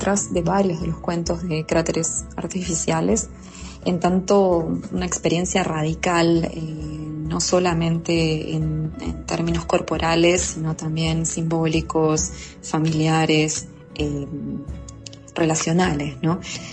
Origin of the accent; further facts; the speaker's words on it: Salto, Uruguay; born there; moved away; also born or lived in Brazil; desde que me fui primero de Uruguay en 2008 y luego de Brasil en 2018. Pero de todas maneras yo sigo siendo una palomense, salteña por nacimiento, palomense por adopción.